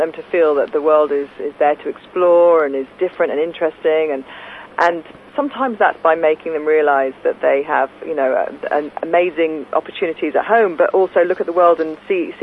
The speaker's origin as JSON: {"language": "English", "town": "Leeds", "region": "Yorkshire and the Humber", "country": "United Kingdom", "tie": "born or raised there", "said": "growing up in Leeds, I never thought I'd walk on the beaches of Australia."}